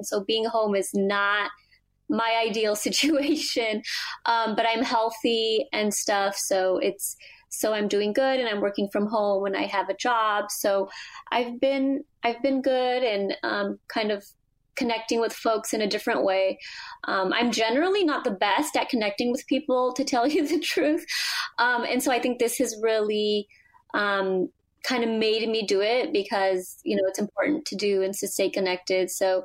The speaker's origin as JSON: {"language": "English", "region": "California", "country": "United States", "tie": "born or raised there", "also_born_or_lived": "Mexico", "said": "I grew up in California, born in Mexico, and I'm blind"}